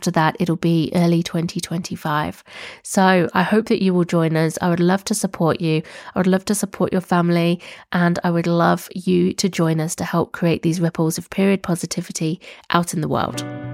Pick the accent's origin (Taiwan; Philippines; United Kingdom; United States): United Kingdom; England; moved away; growing up in the Midlands, which is not north and not south in the UK